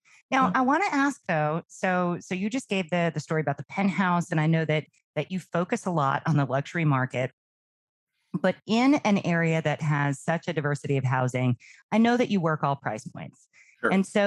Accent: Nashville, Tennessee, United States; Full disclosure. I spent many of my formative years growing up in the Nashville area in Middle Tennessee.

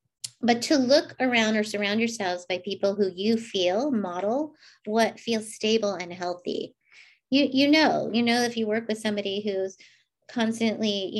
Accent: United States; I was raised in an Asian home. And so I am an American fourth generation

